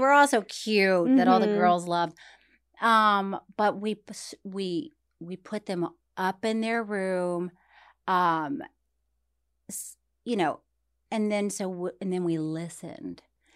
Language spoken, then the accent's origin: English; Florida, United States; Also, growing up in Florida.